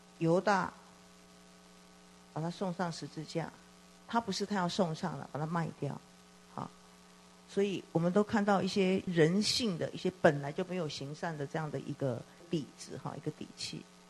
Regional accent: China; 我们中国人说什么你来我往嘛，人情世故嘛，是不是？

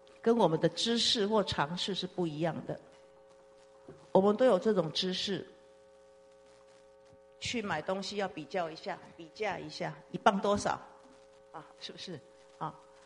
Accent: Taiwan; 我叫阿爸哈，我们台湾话叫阿爸哈

